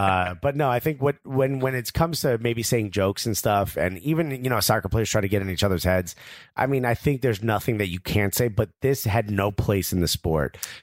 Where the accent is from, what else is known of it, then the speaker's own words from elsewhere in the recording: New York, United States; We're from New York. That surprises us.